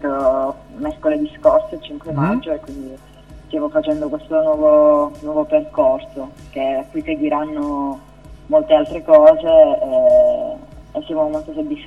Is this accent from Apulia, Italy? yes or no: yes; Apulia, Italy; now in Turin, Italy; siamo pugliesi, ma ormai viviamo a Torino, dove ci siamo conosciute.